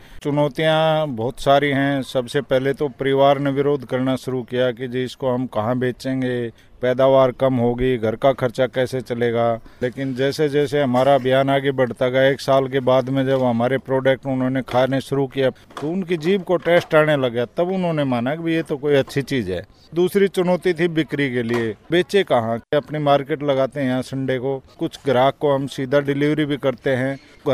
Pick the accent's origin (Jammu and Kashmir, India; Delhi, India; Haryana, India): Haryana, India; Selanga; गांव सेलंगा, जिला झज्जर, हरियाणा का रहने वाला हूं।